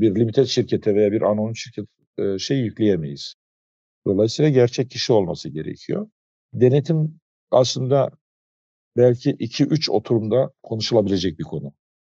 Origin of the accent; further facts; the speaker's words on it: Kırıkhan, Hatay, Turkey; şehrimin, benim doğup büyüdüğüm yer, tek katlı evlerin olduğu bir şehirdi orası çocukluğumda. Yani 20 bin nüfusu olan tek katlı evlerden oluşuyordu. Hatay'ın tam ortasında Kırıkhan.